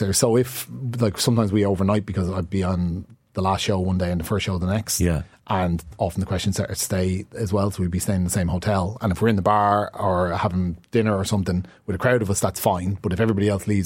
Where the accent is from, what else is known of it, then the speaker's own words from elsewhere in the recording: Rathcoole, Leinster, Ireland; I'm from Rathcoole, so they're my local professional club.